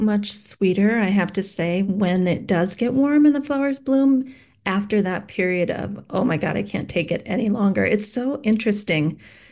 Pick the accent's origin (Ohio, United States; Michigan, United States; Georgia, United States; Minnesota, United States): Minnesota, United States; I love knowing because I'm in Minnesota.